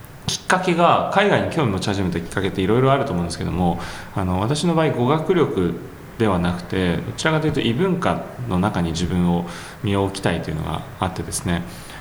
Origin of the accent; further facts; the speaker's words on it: Chiba, Japan; 千葉県の千葉市ですね。はい、千葉市出身です。